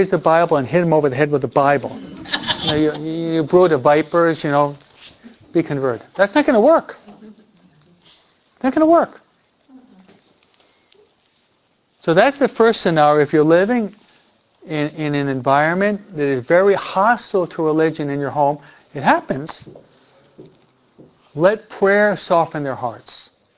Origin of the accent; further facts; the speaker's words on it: New York, United States; He's from Tennessee. I'm from New York.